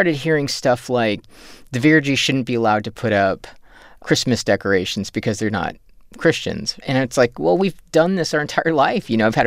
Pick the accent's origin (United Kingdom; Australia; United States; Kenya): Kenya; born there; moved away; no, I was born in Africa. That's where I was born, in Kenya. I was not born here, you know.